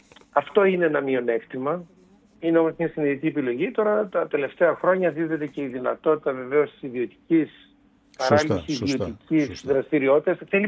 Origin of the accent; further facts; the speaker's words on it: United Kingdom; γιατί ανατράφηκα στη Μεγάλη Βρετανία, μεγάλωσα